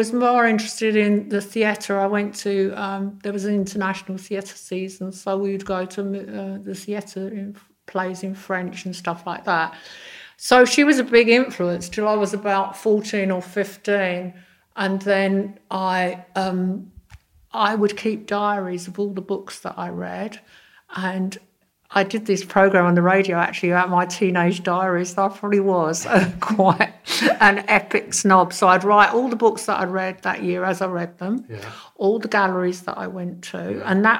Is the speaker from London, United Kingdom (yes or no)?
yes; Fulham, London, United Kingdom; I grew up in Fulham. My parents had half a house. We didn't have very much money.